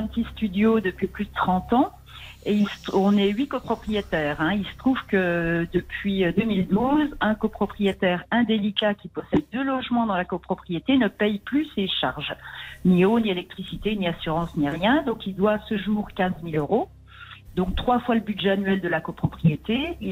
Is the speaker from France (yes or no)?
yes; Épinal, Grand Est, France; Je suis née à Épinal, je n'ai jamais quitté Épinal.